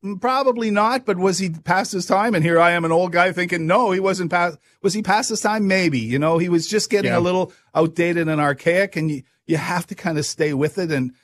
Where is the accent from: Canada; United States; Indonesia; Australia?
Canada; Saskatchewan; we grew up together in the Saskatchewan Junior Hockey League